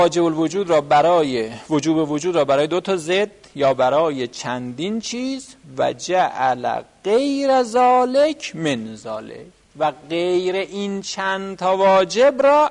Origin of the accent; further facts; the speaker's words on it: Yazd, Iran; البته ما هم یزدی هستیم.